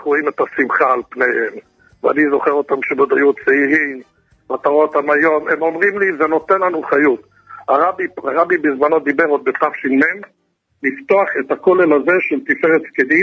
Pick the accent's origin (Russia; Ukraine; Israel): Israel; Kfar Chabad, Central District; born there; אני גר בכפר, אני נולדתי בכפר, וכן, אני חי את כל ההוואי בכפר, יש לי קצת פעילות בלוד גם אחרי צהריים, אבל בעיקרון אני גר בכפר חב"ד.